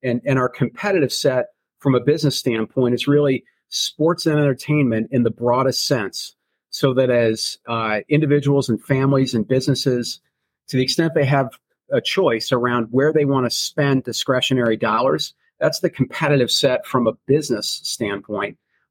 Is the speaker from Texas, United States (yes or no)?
no; Columbus, Ohio, United States; So like many, I had the experience of growing up in Columbus. I always tipped towards the Cleveland teams as a young boy growing up.